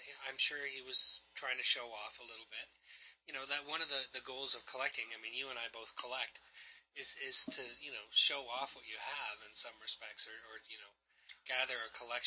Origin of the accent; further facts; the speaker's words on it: Canada; Not that as a Canadian I really need to learn that much about American history